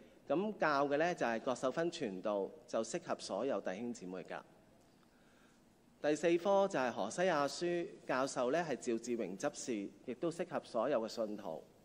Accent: Hong Kong; 因為我們香港人非常之忙碌

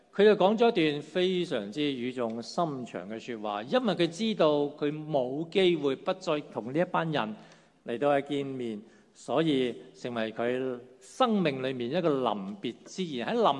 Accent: Guangdong, China; 我哋广东人都识讲啦。

